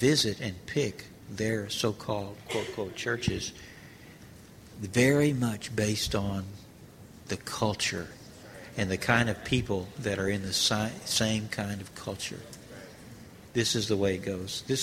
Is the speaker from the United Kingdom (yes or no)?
no; Texas, United States; if you can be one with me being a Texan, you just have a much better chance to be an overcomer